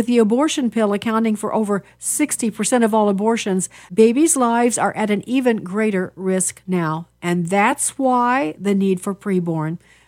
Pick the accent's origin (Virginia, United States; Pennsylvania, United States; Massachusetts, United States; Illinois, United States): Illinois, United States; Chicago; I'm from Chicago, so Cabrini was a familiar. We have Cabrini Green used to be our projects.